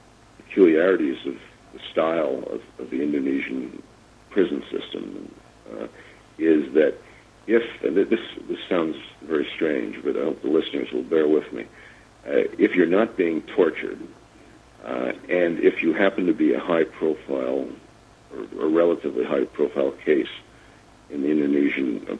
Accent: United States; the short answer is I'm an American, I'm a journalist, and I'm a high-profile political case.

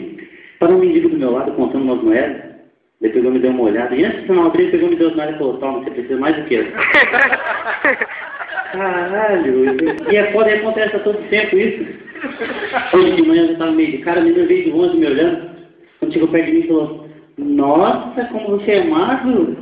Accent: Curitiba, Paraná, Brazil; E eu sou curitibano, né?

